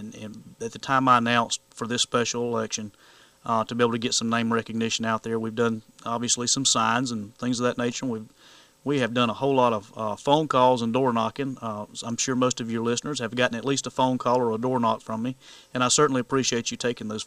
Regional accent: Williamston, United States; I'm born and raised in Williamston, and lived there all of my life, with the exception of the time I spent in the military

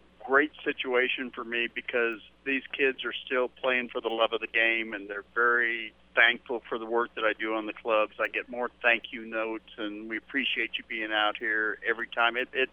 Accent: Texas, United States; It was cold. I'm a southern boy.

